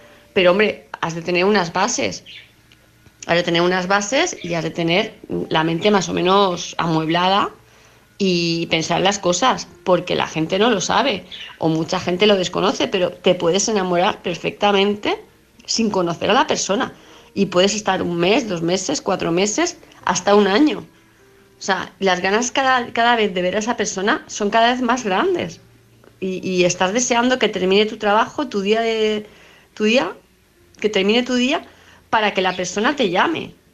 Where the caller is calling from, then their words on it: Palma de Mallorca, Balearic Islands, Spain; de Palma de Mallorca.